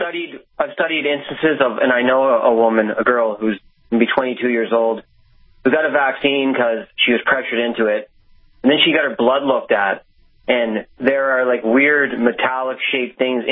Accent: New Brunswick, Canada; now in British Columbia, Canada; I'm originally from New Brunswick, Canada, but I'm in British Columbia, so on the other end of the country.

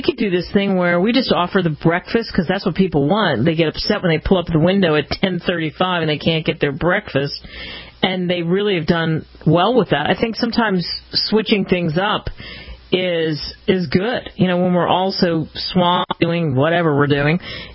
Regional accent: East Coast, United States; born or raised there

